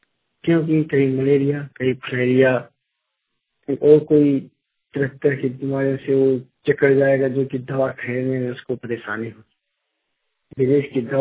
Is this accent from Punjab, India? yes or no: no; Giridih, Jharkhand, India; ग्राम Thakur post डली थाना बिन जिला गिरिडीह राय झारखंड का रहने वाला हूँ।